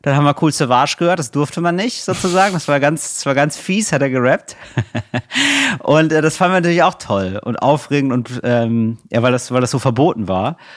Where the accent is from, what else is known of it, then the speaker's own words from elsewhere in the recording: Geldern, North Rhine-Westphalia, Germany; Ja, also ich bin aufgewachsen in Geldern. Das ist so ein Ort, ja, der ist wirklich, der ist nicht so besonders charakteristisch. Der ist nahe der holländischen Grenze, ist in NRW. Man fährt so eine halbe Stunde nach Duisburg oder nach Krefeld.